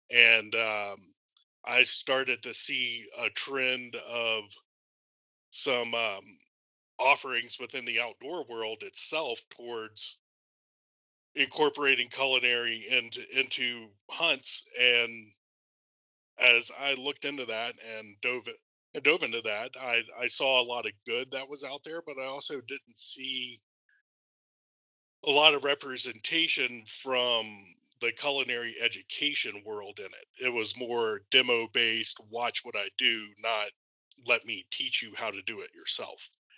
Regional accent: Louisiana, United States; moved away; also born or lived in Colorado; Growing up in Louisiana, we did a lot of hunting.

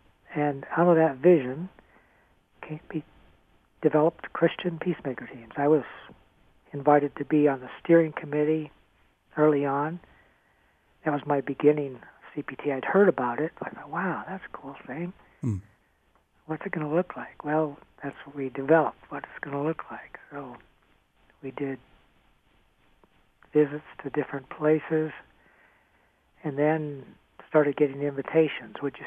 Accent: Ohio, United States; also born or lived in Michigan; now in North Manchester, United States; I grew up in Ohio and Michigan. We live presently for the last 37 years in North Manchester, Indiana, on a farm.

